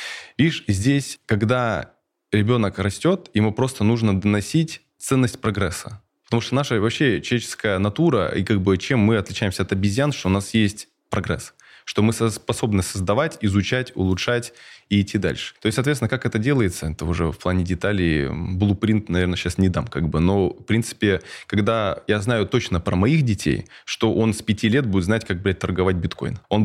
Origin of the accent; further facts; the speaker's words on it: New York, United States; Я вырос в Нью-Йорке.